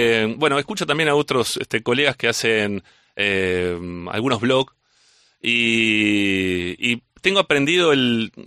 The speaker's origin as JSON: {"language": "Spanish", "country": "Argentina", "lives_now": "Spain", "said": "Y yo, como vengo de Argentina"}